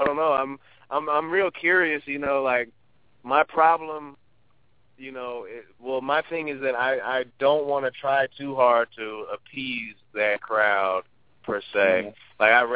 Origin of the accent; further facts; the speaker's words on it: Oakland, California, United States; Yeah, that's right, Oakland.